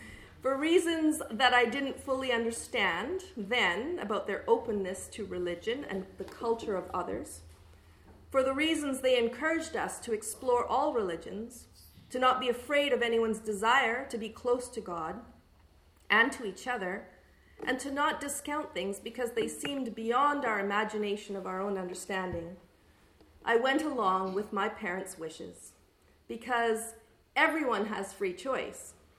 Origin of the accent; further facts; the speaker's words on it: Toronto, Ontario, Canada; also born or lived in Guelph; So I'm not from Machosen. I was born in Guelph, Ontario, and I grew up in Toronto in the early 80s. Scarborough, to be exact. Scarberia, we call it.